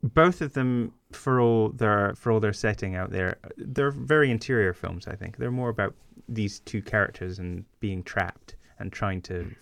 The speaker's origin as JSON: {"language": "English", "region": "Scotland", "country": "United Kingdom", "tie": "born there", "said": "I was born in Scotland, so it's the far south."}